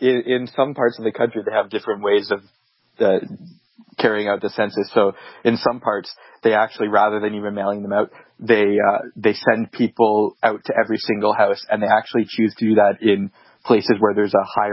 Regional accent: Canada; born there; I've only ever dealt with them in English, and I was born in Canada.

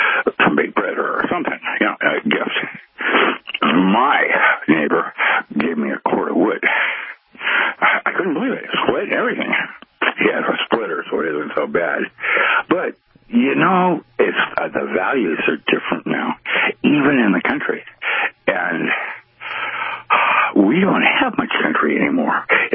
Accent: Seattle, Washington, United States; And I grew up in Seattle. We don't have a CHAZ, whatever that is. We had the Central District, CD.

